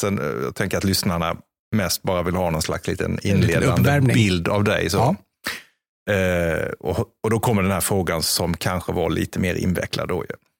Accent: Karlskrona, Blekinge, Sweden; jag kommer från Karlskrona som är en liten stad.

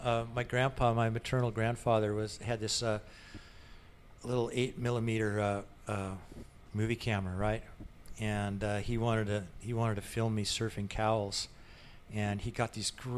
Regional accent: Alameda, California, United States; born there; I was born in the Bay Area. I was born in Alameda. I was born in Alameda, and our whole family was basically living in the Bay Area.

